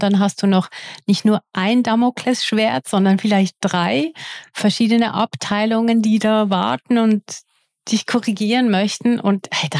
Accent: Switzerland; first language Swiss German; German is a second language; ich bin ja Schweizerin und eigentlich ist meine Muttersprache Schweizerdeutsch, aber ich mache natürlich meine Videos in Hochdeutsch. Und das merkt man ab und zu. Und ich spreche auch ein bisschen langsamer in Hochdeutsch, weil ich eigentlich Realtime übersetze in meinem Kopf.

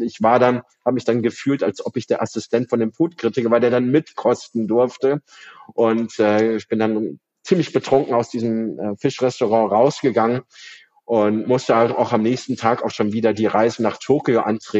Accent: Bavaria, Germany; weil ich bin in Bayern aufgewachsen

